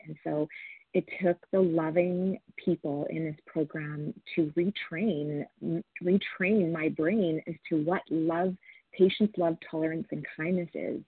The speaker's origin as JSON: {"language": "English", "region": "Alberta", "country": "Canada", "said": "I'm from Alberta, Canada."}